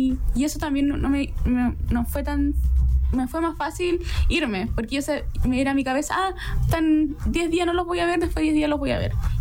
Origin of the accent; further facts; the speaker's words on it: Antofagasta, Chile; Nací y crecí en Antofagasta. Fui a estudiar a Santiago por un desafío personal